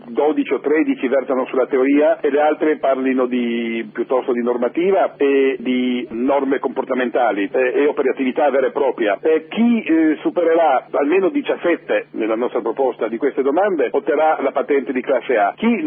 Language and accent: Italian; Trieste, Friuli-Venezia Giulia, Italy; Essendo io triestino lo vedo in maniera particolarmente affettuosa e mi ricordo come 50 anni fa ero in piazza a sventolare la bandiera mentre arrivavano i soldati italiani.